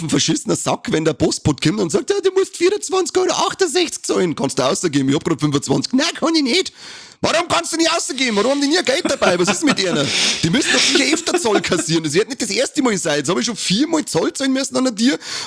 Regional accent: Bavaria, Germany; bei uns in Bayern sagt man, der Schotter soll scheinen halt nicht, gell?

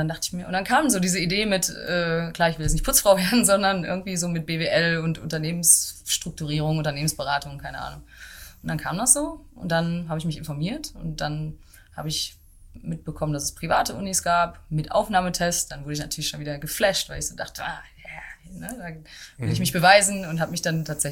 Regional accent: Dortmund, North Rhine-Westphalia, Germany; Ich komme aus Dortmund und habe da auch bis zum Ende der Schule quasi bin ich da aufgewachsen.

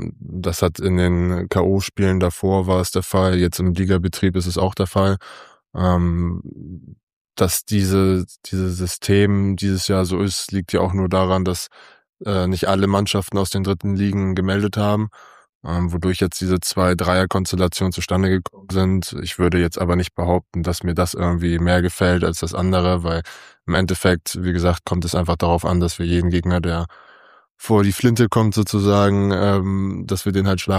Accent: Bad Bramstedt, Schleswig-Holstein, Germany; Ich habe damals in meinem Heimatdorf, muss ich es leider bezeichnen, Bad Bramstedt, angefangen Handball zu spielen mit 4 Jahren.

